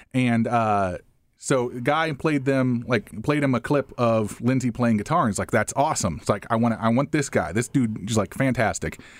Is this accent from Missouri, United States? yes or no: yes; St. Louis, Missouri, United States; They start talking to us about where we're from and everything. We go, oh, we're from St. Louis.